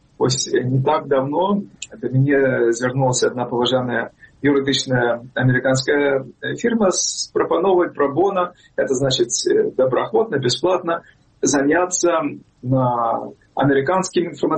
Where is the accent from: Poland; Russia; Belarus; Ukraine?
Belarus; Brest, Brest Region; Ну, я ж сам родом з Берестя.